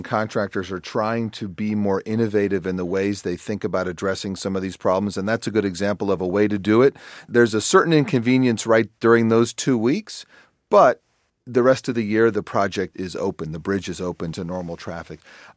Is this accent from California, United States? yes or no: yes; Los Angeles, California, United States; I grew up in Los Angeles. We will not build our way out of congestion in Los Angeles.